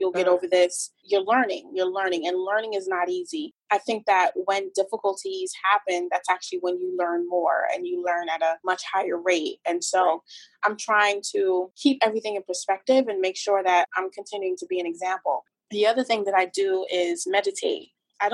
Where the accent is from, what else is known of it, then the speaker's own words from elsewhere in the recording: Trinidad & Tobago; I'm originally from Trinidad